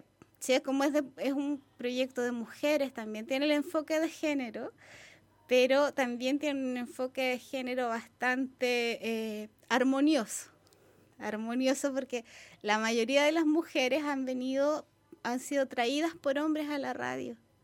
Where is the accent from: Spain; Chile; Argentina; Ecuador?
Chile; Santiago, Santiago Metropolitan Region; Solo de Santiago, porque yo soy de Santiago